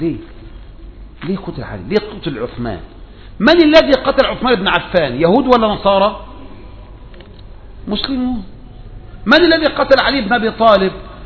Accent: Egypt; ده احنا مصريين على قد حالنا يا عم، طيبين فلاحين على قد حالنا

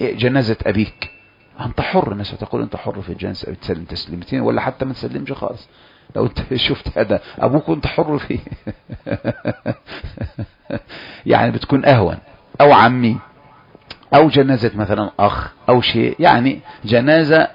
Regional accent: Egypt; لكن لو أن الإنسان خشي فتنة لمعهود الناس كما عندنا في مصر

